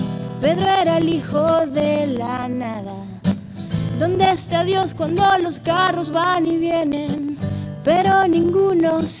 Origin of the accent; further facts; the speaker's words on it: Venezuela; now in Miami, United States; Qué casualidad que estaba acá en Miami, tenía una semana de llegar. Yo me vine como una loca, me vine de Venezuela